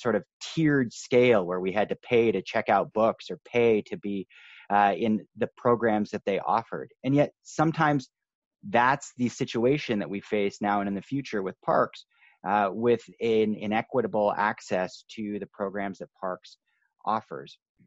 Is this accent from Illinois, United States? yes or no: no; Portland, Oregon, United States; I've always had access to parks growing up in Portland. I grew up on Mount Tabor. I took swim lessons at Selwood.